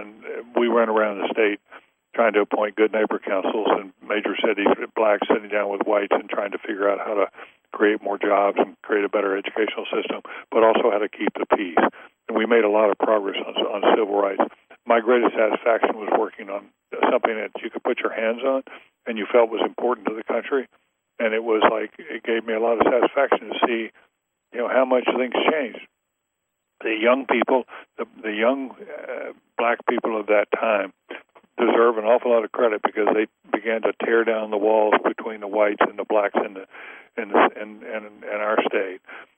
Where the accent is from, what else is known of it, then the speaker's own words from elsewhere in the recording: the South, United States; I grew up in the South. On a dirt road in the South.